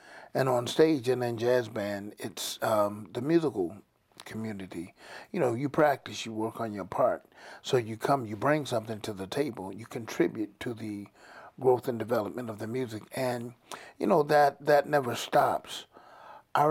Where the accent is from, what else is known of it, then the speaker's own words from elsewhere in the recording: Waynesboro, United States; And living, growing up in Waynesboro, in the country, well, we listened to her country music on the radio as well.